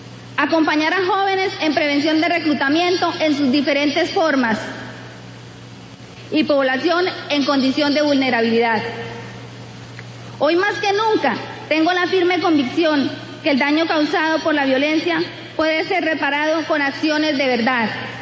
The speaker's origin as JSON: {"language": "Spanish", "town": "Barrancabermeja", "region": "Santander", "country": "Colombia", "said": "vengo desde Barranca Bermeja, Santander. A los 16 años, siendo una adolescente campesina, fui reclutada por uno de mis hermanos para las Autodefensas Unidas de Colombia."}